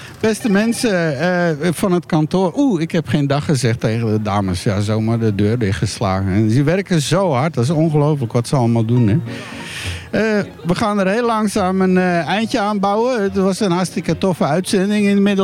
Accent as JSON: {"language": "Dutch", "town": "Antwerp", "region": "Flanders", "country": "Belgium", "said": "Want ik voel me aangesproken als Antwerpenaar."}